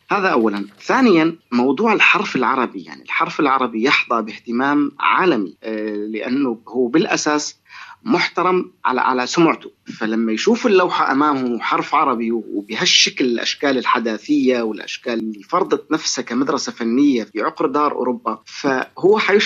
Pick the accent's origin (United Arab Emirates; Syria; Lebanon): Syria; بس أنا وجدت من واجبي كسوري أنه ما أستطيع القفز فوق سوريا